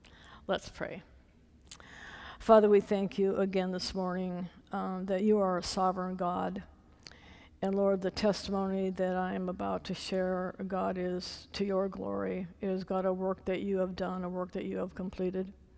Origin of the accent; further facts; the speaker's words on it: North Dakota, United States; I was born and raised in North Dakota. Does anybody know where that's at?